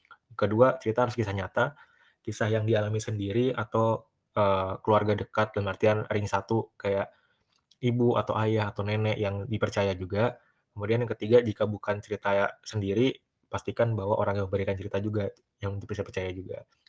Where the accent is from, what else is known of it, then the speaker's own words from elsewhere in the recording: West Sumatra, Indonesia; also born or lived in Bogor; saya kan perantau dari Sumatera Barat. Saya kampus di Bogor